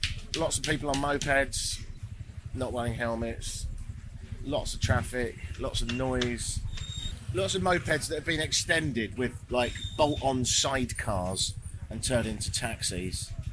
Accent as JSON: {"language": "English", "country": "United Kingdom", "said": "It's a bit of a curse being British sometimes, because you make observations and you just sound a bit like your great-granddad who used to do deplorable things."}